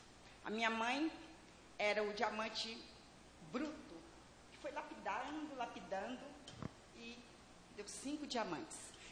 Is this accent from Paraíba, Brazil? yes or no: no; Teófilo Otoni, Minas Gerais, Brazil; now in Alfenas, Brazil; Eu sou de Teófilo Otoni, meus irmãos são de Belo Horizonte. E assim, agora nós somos de Alfenas.